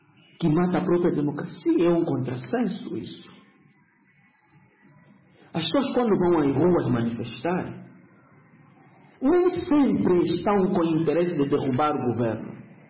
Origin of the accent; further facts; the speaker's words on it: Angola; pelo facto de nós, como angolanos, sobretudo da parte de quem governa o país